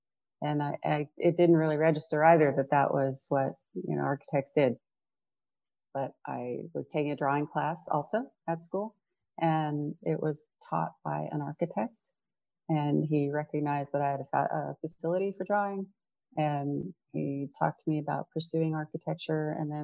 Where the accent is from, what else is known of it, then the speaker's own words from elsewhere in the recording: El Paso, Texas, United States; Well, I'm from El Paso, Texas. Father was a pharmacist.